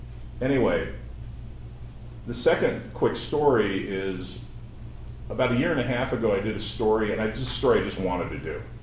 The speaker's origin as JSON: {"language": "English", "town": "Los Angeles", "region": "California", "country": "United States", "tie": "born or raised there", "said": "I'm from Los Angeles, born and raised, and I've got a weird career path."}